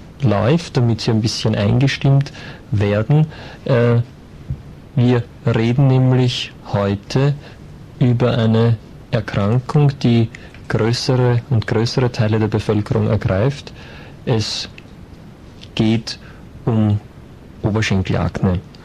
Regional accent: Austria; einen schöneren Namen könnte man sich ja als Österreicher gar nicht wünschen

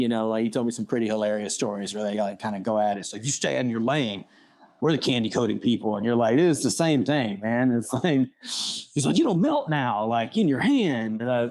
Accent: Arkansas, United States; also born or lived in Austin, Texas; now in Portland, United States; we would just always lived in rural places growing up in Arkansas.

